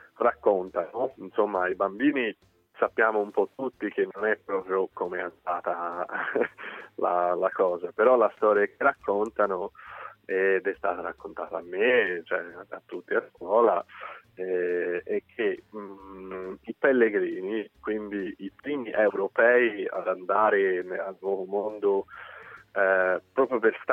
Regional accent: Denver, Colorado, United States; Italian is a second language; Oggi attualmente sta nevicando a casa mia. Io provengo da Denver

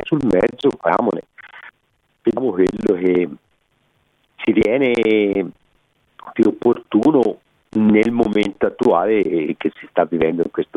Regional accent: Siena, Tuscany, Italy; da senese per Siena, ecco, per le contrade e per Siena.

